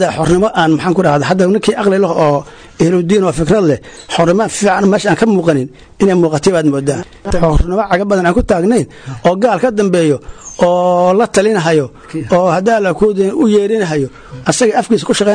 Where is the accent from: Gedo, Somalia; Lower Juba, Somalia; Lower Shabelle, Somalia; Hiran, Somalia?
Gedo, Somalia; Balad Xaawo; balad Xaawo ma jirin mana jirin xitaa kii xornimo ma qaadanin kolka aan waan ahay 83 sano jira 83 sano markii 2020 laga gooyay balad Xaawo warkeed ma jirin marka aagaas aan ku dhashay